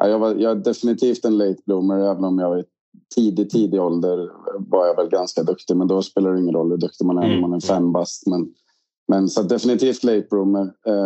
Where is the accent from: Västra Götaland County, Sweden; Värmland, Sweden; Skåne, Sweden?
Värmland, Sweden; Karlstad; Jag var liksom reserv in på hockeygymnasiet hemma i Karlstad